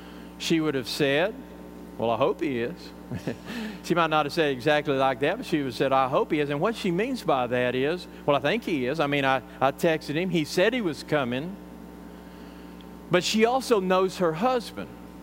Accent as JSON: {"language": "English", "region": "Texas", "country": "United States", "said": "I come from West Texas. Any day it rains is a good day."}